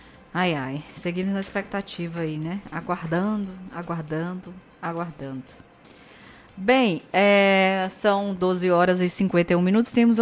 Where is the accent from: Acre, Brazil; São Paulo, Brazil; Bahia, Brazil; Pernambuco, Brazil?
Bahia, Brazil; Teixeira de Freitas; Sim, falo com muito orgulho, sou de Teixeira de Freitas, gosto demais, sou apaixonada pela cidade